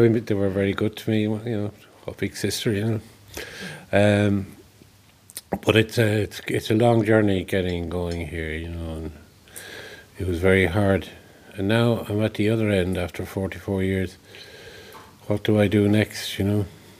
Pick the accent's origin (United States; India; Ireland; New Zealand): Ireland; Sligo, Connacht; also born or lived in Dublin; I'm here 44 years. I moved from Dublin here, but it wasn't a big change. I had spent all my youth in Sligo, which is 100 miles north of here.